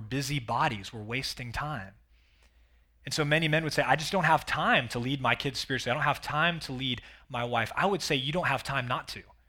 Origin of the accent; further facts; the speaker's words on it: Dallas, Texas, United States; Where I grew up in North Dallas, it was simply expected that you were going to college